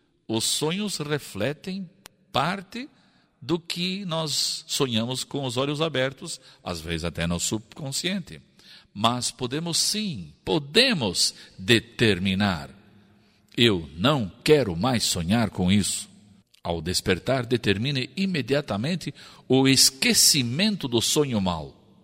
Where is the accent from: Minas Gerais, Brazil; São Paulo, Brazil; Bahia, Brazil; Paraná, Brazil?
Paraná, Brazil; Curitiba; also born or lived in Blumenau; eu estive em Curitiba, na capital, onde eu cresci desde os meus 4 anos de idade. Nasci em Blumenau e cresci em Curitiba